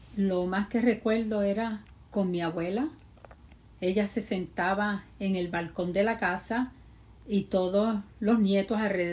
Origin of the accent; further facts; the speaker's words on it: Puerto Rico; Mi niñez en Puerto Rico fue una niñez muy bonita.